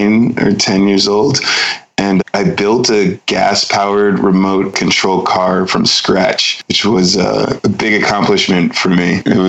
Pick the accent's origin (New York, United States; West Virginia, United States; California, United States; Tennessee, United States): California, United States; Pasadena; So even though I have Nigerian heritage, I grew up in America as an American.